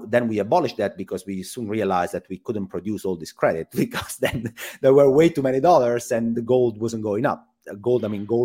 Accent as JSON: {"language": "English", "country": "Italy", "second_language": "English", "said": "Italy. So not that far."}